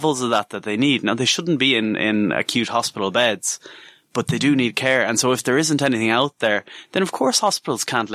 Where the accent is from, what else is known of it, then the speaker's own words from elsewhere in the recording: Ireland; No, the amount of Irish nurses I meet in English hospitals is unreal. Same with doctors. Like we're Irish people run the NHS.